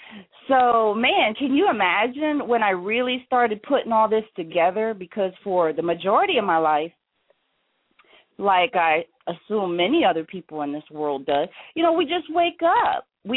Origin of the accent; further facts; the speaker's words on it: New York, United States; see, I'm from New York, so I rode a lot of trains in the city.